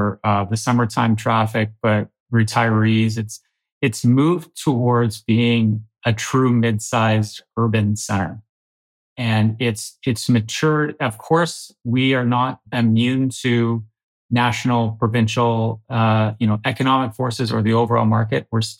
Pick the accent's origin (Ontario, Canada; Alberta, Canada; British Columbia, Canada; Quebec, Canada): British Columbia, Canada; Kelowna; born and raised in Kelowna, and love being able to do what we do here in this amazing city